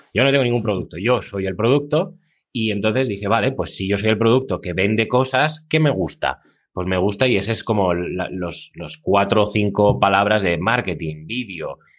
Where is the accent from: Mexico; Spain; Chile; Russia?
Russia; Spanish is a second language; Como soy ruso, pues de alguna manera me tengo que ayudar un poco con algún asistente